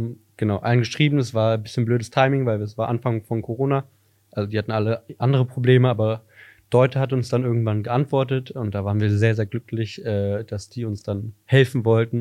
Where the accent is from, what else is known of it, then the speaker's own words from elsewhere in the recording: Aachen, North Rhine-Westphalia, Germany; Also wir kommen aus Aachen